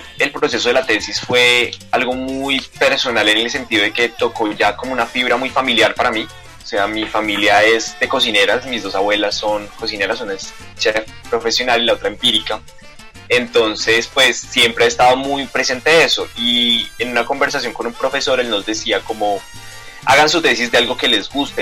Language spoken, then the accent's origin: Spanish; Cali, Valle del Cauca, Colombia; yo soy de Cali